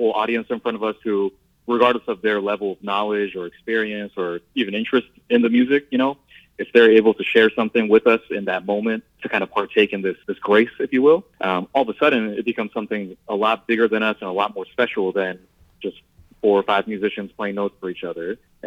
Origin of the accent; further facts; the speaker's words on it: Midwest, United States; this is another kind of nostalgic shout out to growing up in the Midwest.